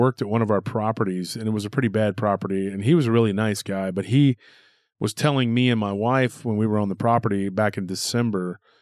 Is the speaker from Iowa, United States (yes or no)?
no; Texas, United States; It's right outside of my hometown in that area in between there and Taylor.